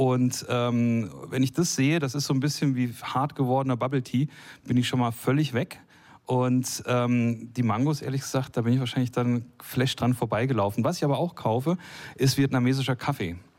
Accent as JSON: {"language": "German", "country": "Germany", "tie": "born or raised there", "said": "Ich war Zonenrandgebiet Wessi, aber immerhin doch noch Wessi. Also 6 Kilometer vorm Zaun quasi groß geworden."}